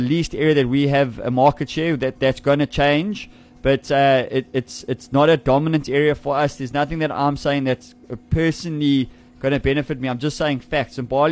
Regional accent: Ballito, KwaZulu-Natal, South Africa; when I say to people, I'm from Ballito

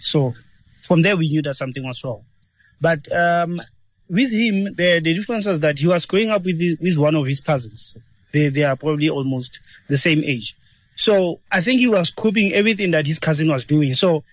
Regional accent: Excelsior, Free State, South Africa; and I'm from Excelsior, which is next to Tawantinsuyo in the Free State.

